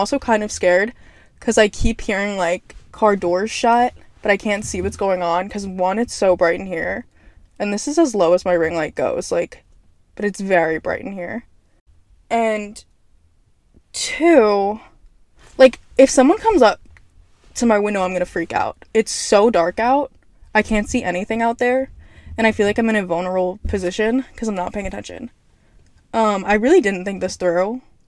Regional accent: New Jersey, United States; I'm from New Jersey. In case you can't tell, I know that I look like I'm from New Jersey.

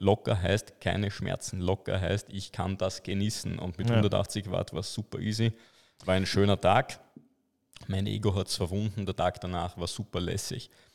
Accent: France; German is a second language; Würde ich sagen, als Franzose, nächstes Mal nur soft

